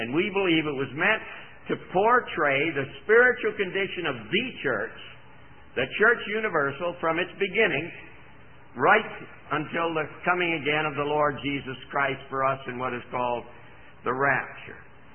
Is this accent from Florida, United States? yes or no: yes; Miami, Florida, United States; When I grew up in Miami, I was baptized at Miami Beach, on the public beach